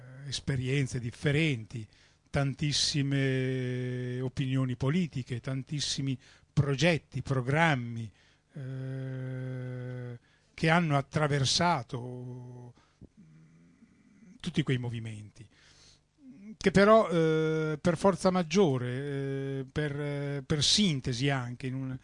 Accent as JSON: {"language": "Italian", "town": "Reggio Emilia", "region": "Emilia-Romagna", "country": "Italy", "said": "visto che io vengo da Reggio Emilia"}